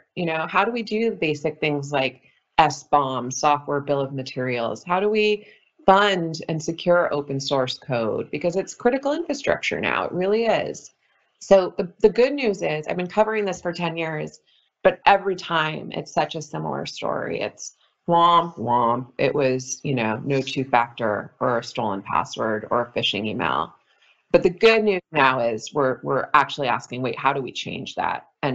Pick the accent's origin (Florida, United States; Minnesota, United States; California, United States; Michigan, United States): California, United States; And growing up in California, it's earthquake drills, and you do it when you're 5 years old.